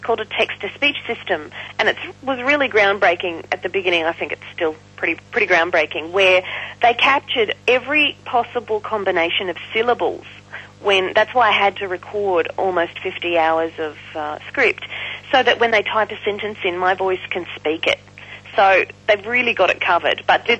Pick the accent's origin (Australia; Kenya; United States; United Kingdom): Australia; Queensland; I had the great thrill of singing to 52,000 people in my home state.